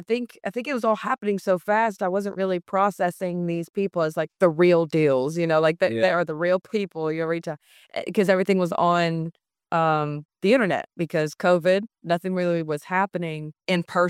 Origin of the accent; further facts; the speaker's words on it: North Carolina, United States; growing up in North Carolina and just being surrounded by mostly country music and folk and bluegrass and all